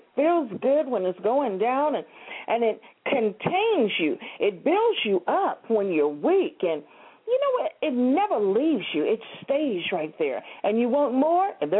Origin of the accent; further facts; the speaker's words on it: San Antonio, Texas, United States; I come here from San Antonio, Texas, to say thank you, Jesus